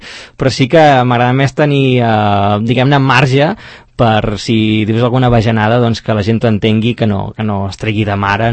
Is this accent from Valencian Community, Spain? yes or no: no; Navarcles, Catalonia, Spain; Jo sóc de Navarcles, un poblet al costat de Manresa, allà al Bages